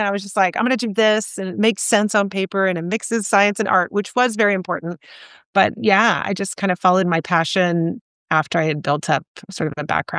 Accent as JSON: {"language": "English", "town": "Atlanta", "region": "Georgia", "country": "United States", "said": "I'm from Atlanta, Georgia, so not a winemaking region."}